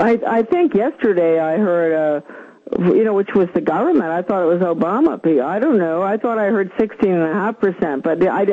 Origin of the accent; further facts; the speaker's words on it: Maine, United States; And by the way, I'm from Maine, so I had a perfect right to be calling.